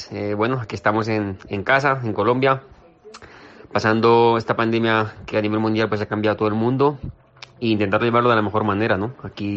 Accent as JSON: {"language": "Spanish", "town": "Osa de Montiel", "region": "Castilla-La Mancha", "country": "Spain", "tie": "born or raised there", "said": "A todos los paisanos de Albacete, de Castilla-La Mancha, de mi pueblo, la Osa de Montiel"}